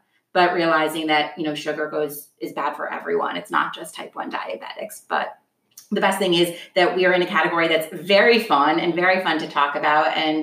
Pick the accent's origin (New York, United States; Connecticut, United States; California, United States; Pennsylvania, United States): New York, United States; New York City; I grew up on the Upper East Side, which is so funny because now like I go